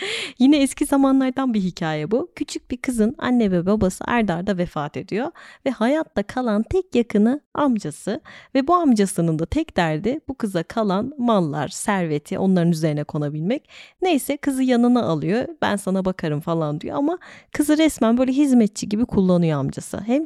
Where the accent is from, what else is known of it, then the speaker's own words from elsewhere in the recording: İzmir, Turkey; bir İzmirli olarak bunu yanlış söylediğim için bu arada bir miktar utanıyor olabilirim.